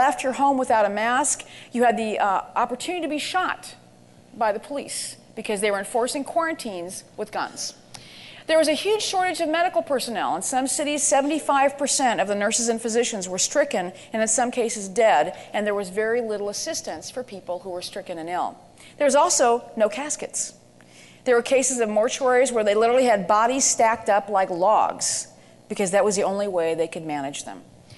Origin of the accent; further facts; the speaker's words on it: San Francisco, California, United States; This happens to be a guy spraying disinfectant in my hometown of city of San Francisco on the street.